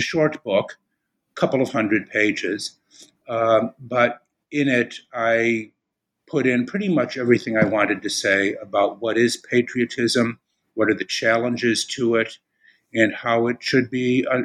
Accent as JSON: {"language": "English", "town": "Chicago", "region": "Illinois", "country": "United States", "said": "If you want some background, I'm originally from Chicago."}